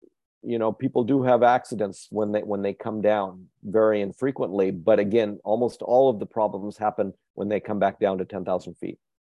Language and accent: English; Denver, Colorado, United States; I'm from Denver, and the University of Denver has an observatory at Mount Evans, which you can see from Denver